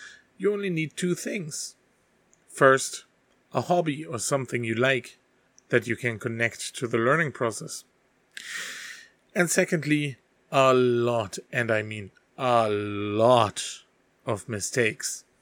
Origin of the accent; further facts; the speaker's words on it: Hamburg, Germany; English is a second language; now in Japan; I'm from Hamburg, Germany, and I've been living in Japan for the last 8 years.